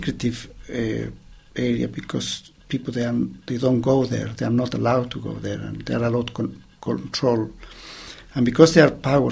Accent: Chile; English is a second language; moved away; Yes, well, we hear that refugees, when we came from Chile during the Pinochet era, that many Chilean they were taken there and was they were interrogated and tortured in that particular place.

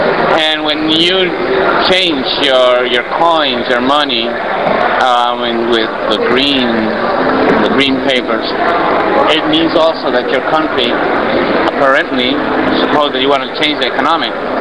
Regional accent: Quito, Pichincha, Ecuador; I'm from Quito, Ecuador, and I'm a journalist of El Diario, El Comercio.

